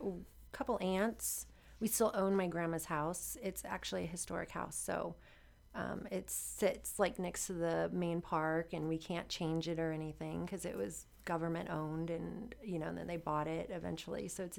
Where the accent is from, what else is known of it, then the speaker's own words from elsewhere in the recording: Boulder City, Nevada, United States; also born or lived in Las Vegas; living in Boulder City, but going to school in Vegas. So I would commute, and I went to Bishop Gorman.